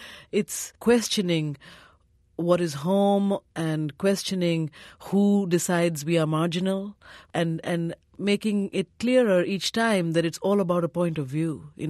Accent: Odisha, India; growing up in Orissa, which is south of Bengal, and discovering political street theater first in Calcutta

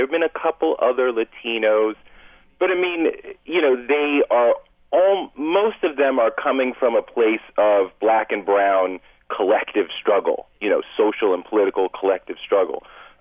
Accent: Compton, California, United States; I think we say, yeah, I come from Compton, I know the gangs.

